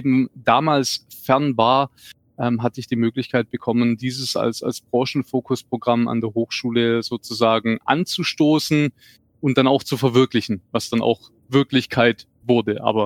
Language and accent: German; Stuttgart, Baden-Württemberg, Germany; accent: Swabian; auch man hörte so ein bisschen an meinem schwäbischen Akzent, sind wir eine Familie aus Stuttgart